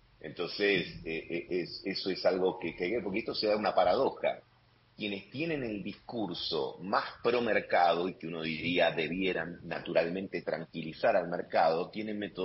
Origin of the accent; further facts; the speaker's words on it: Argentina; siendo nosotros argentinos